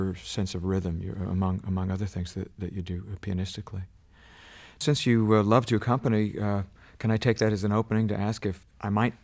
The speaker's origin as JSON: {"language": "English", "town": "Columbus", "region": "Ohio", "country": "United States", "tie": "born or raised there", "said": "I grew up in Columbus, Ohio, very close to you in Indiana."}